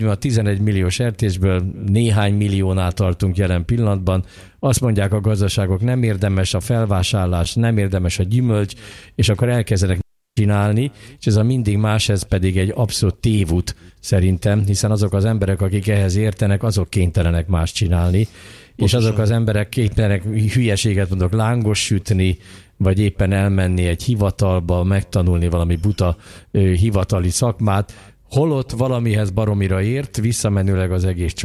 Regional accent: Hungary; Én nagyon magyar vagyok

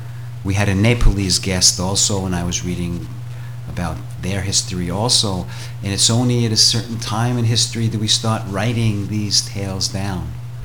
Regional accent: United States; I grew up in America.

